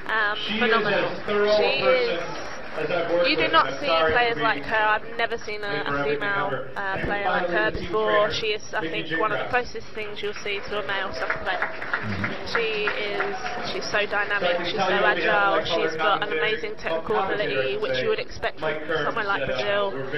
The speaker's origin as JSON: {"language": "English", "region": "London", "country": "United Kingdom", "tie": "born or raised there", "lives_now": "United States", "said": "I'm from London, England."}